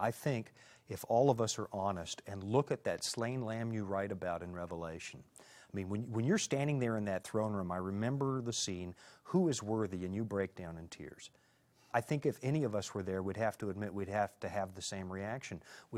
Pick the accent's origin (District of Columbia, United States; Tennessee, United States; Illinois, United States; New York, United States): Illinois, United States; Chicago; I'm from Chicago.